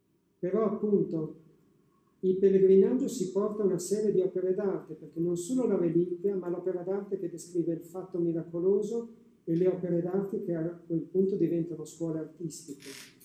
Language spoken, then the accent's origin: Italian; Bologna, Emilia-Romagna, Italy; da bolognese è impossibile non dire